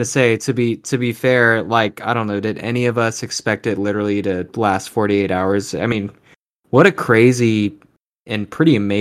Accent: United States; even as an American fan, you know, we grew up with these franchise teams.

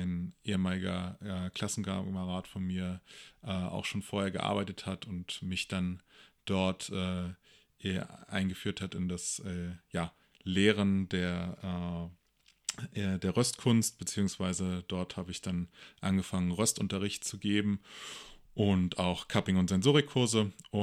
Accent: Berlin, Germany; Ich komme ursprünglich aus Berlin

